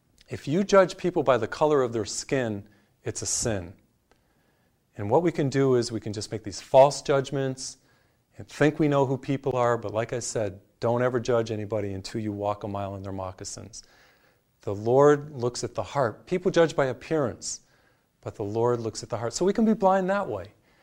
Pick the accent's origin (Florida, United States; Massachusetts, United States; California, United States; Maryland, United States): Massachusetts, United States; I remember when I was a seminarian in Chicago, for example, I came from Massachusetts.